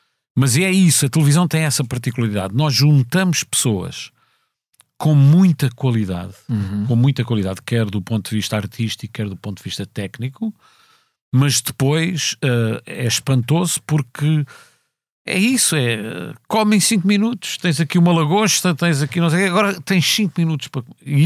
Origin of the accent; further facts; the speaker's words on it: Portugal; also born or lived in Sweden; eu tenho dupla nacionalidade, sou português e sueco, e portanto vivi todo o fim da minha vida teenage e início da minha vida adulta, vivi na Suécia